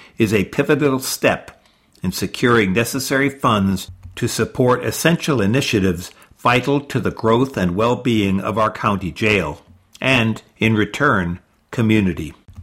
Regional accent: Dallas, Texas, United States; I remember growing up in Dallas and watching the Jessica McClure coverage

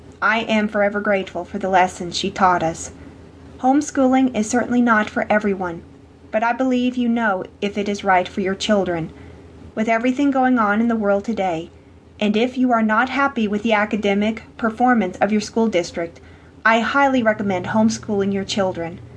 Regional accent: Lubbock, Texas, United States; Growing up in Lubbock, we lived very close to Texas Tech University.

